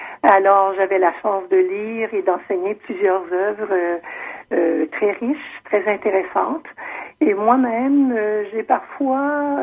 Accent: Ontario, Canada; parce que je suis franco-ontarienne, j'ai toujours demeuré en Ontario

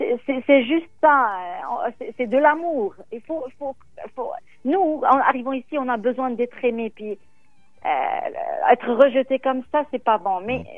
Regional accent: Morocco; now in Canada; Moi, j'ai choisi de vivre ici. J'ai vécu au Maroc, je suis née au Maroc.

